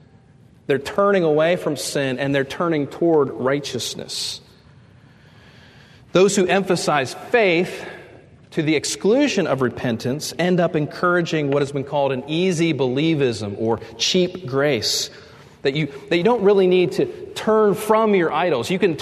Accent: Pittsburgh, Pennsylvania, United States; because I grew up in the Pittsburgh area. Everybody was a Steelers fan.

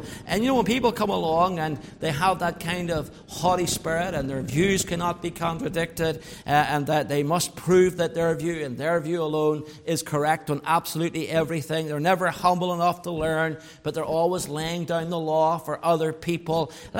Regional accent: Northern Ireland, United Kingdom; I say that as an Ulsterman, who are also historically a stubborn people.

